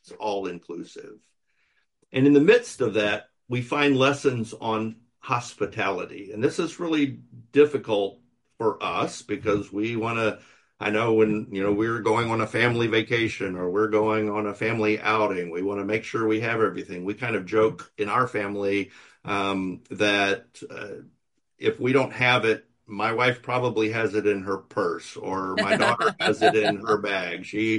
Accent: the South, United States; moved away; It was very much a part of the culture where I grew up in the South. It's not, I don't know that it necessarily is now. I've been out of the South for 30 years.

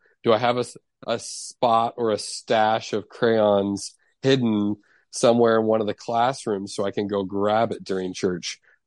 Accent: Vancouver, British Columbia, Canada; now in Iowa, United States; But I'm not originally from Iowa. I moved here after grad school. My parents live in the Kansas City area, Independence area now. And my formative years were in Vancouver, British Columbia, Canada

